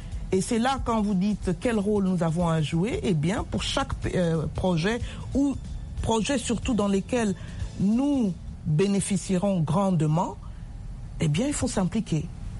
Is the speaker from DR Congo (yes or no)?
yes; DR Congo; Mais je serai là aussi, comme je suis congolaise